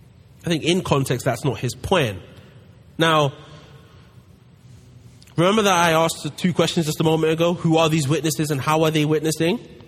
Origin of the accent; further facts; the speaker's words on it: London, United Kingdom; as you can tell by my accent, I'm from London.